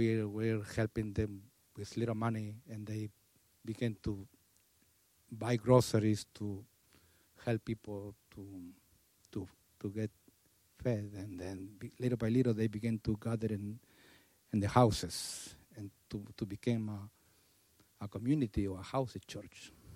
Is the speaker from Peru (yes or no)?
yes; Peru; English is a second language; now in New Jersey, United States; I live in New Jersey, and I'm from Peru.